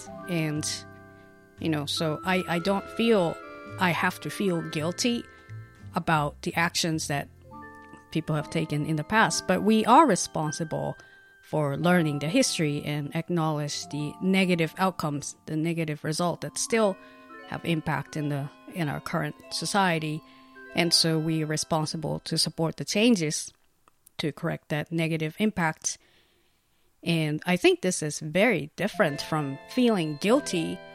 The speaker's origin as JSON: {"language": "English", "country": "Japan", "said": "I'm from Japan, and August is the time when Japanese people often think about and talk about the war"}